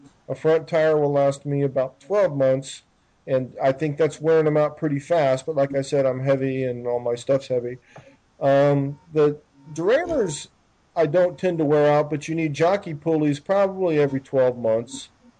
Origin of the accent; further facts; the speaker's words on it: United States; what's the next closest culture to what I grew up in America.